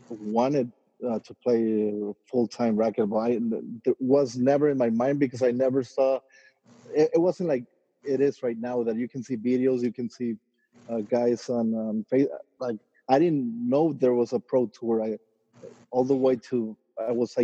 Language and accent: English; Tijuana, Baja California, Mexico; growing up in Tijuana